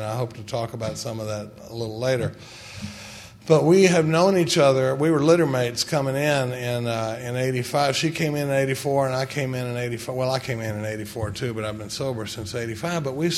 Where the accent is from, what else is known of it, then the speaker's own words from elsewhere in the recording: Dallas, Texas, United States; I grew up in Dallas, Texas. I was born in '56 towards the tail end of the baby boom